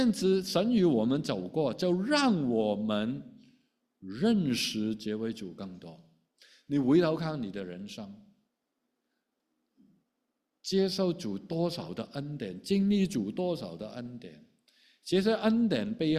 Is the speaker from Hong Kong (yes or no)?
yes; Hong Kong; now in Toronto, Canada; 回头看这四十年的人生啊，那假如我从香港来啊，如果我那个时候没有来加拿大读书，